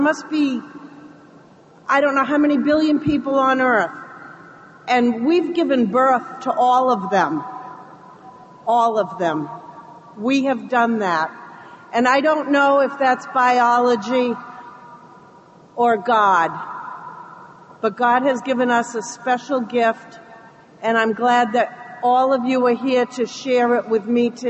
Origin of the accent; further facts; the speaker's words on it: Rhode Island, United States; I'm a gratefully recovering alcoholic. I'm from Rhode Island.